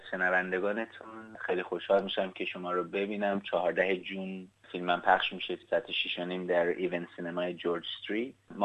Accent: Iran; من خب زمان جنگ توی ایران بزرگ شدم و بودم

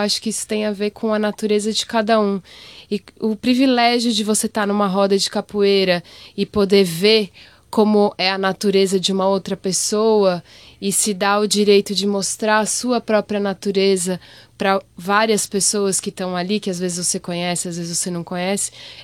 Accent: São Paulo, Brazil; na verdade eu comecei capoeira quando eu tinha 17 anos no Brasil, em São Paulo. Eu sou de São Paulo.

